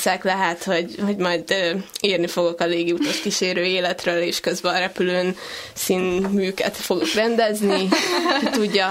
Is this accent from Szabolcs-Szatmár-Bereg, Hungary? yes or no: no; Békéscsaba, Békés, Hungary; now in Budapest, Hungary; én Békés Csabáról jöttem, ahol csak egy színház